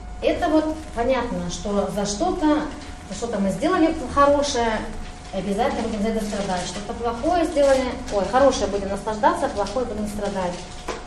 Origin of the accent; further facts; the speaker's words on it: Tatarstan, Russia; born there; Вот я родилась в Татарстане, все, это уже невозможно поменять.